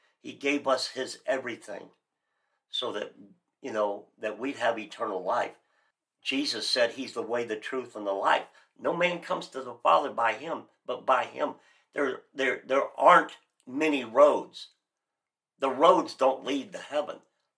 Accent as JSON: {"language": "English", "region": "Florida", "country": "United States", "lives_now": "Anoka, United States", "said": "as everybody can hear by my voice, I'm really from Florida. But we moved up here in 2008. We came to Anoka in 2016, in November of 2016."}